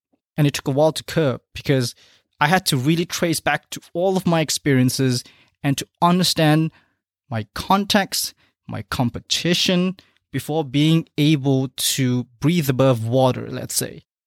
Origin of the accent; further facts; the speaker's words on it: Malaysia; back in my home country of Malaysia